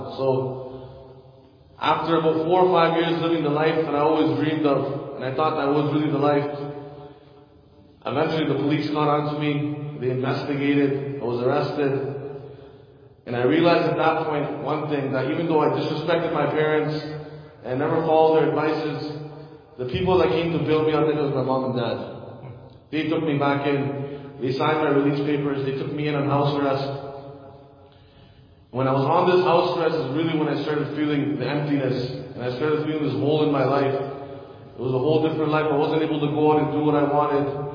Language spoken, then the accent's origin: English; Canada; I grew up in Canada. I was born and raised in a very good Islamic household. My mother was an alima. My father was involved in Jamaat and Tabligh work.